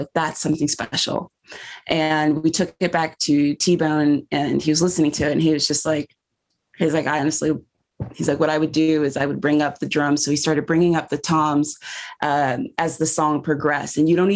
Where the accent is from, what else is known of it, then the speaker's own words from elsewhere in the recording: South Carolina, United States; And that felt so intimate to me growing up in South Carolina, because the heat kind of just holds you